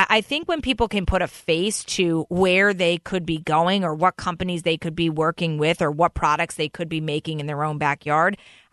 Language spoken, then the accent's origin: English; Connecticut, United States; And I mean, I was born and raised right on the Bridgeport line.